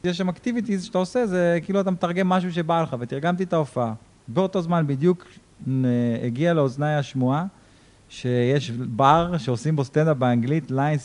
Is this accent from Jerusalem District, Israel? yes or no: no; Northern District, Israel; אני גדלתי ברמת הגולן